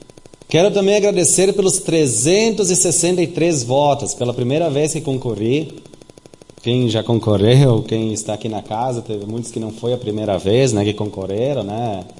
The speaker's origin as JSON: {"language": "Portuguese", "town": "Garibaldi", "region": "Rio Grande do Sul", "country": "Brazil", "tie": "born or raised there", "said": "Sou garibaldense, nasci aqui em Garibaldi. Meu pai veio de fora. … tinha o meu pai aqui em Garibaldi, então sou de uma família, assim, digamos, não tão conhecida na cidade."}